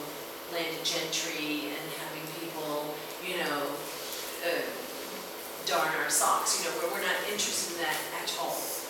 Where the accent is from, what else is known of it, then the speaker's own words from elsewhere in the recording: Texas, United States; No, I come from Texas.